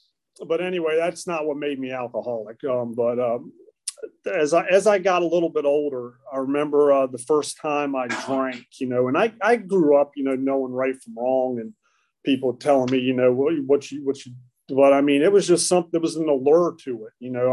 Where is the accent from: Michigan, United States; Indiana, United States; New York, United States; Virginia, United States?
Virginia, United States; Charlottesville; I'm from Charlottesville. I was born there. I was born in '74. I grew up.